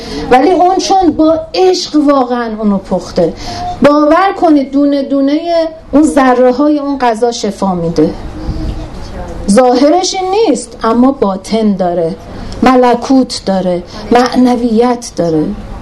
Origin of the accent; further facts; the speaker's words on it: Iran; ماها که قرتی هستیم توی ایران بزرگ شدیم،